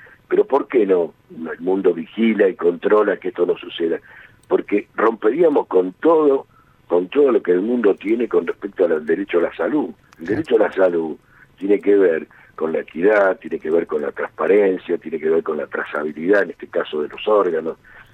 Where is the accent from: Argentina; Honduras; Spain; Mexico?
Argentina; si realmente somos argentinos de ley.